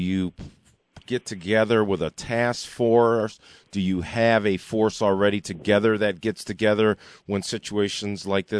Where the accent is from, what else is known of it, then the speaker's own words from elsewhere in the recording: Mount Clemens, Michigan, United States; I'm from the Mount Clemens area, which is near Detroit.